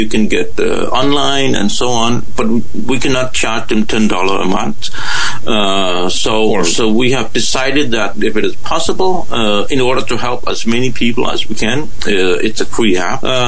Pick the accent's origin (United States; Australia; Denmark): Denmark; You see, I'm from Denmark, and we are 5 million people speaking Danish.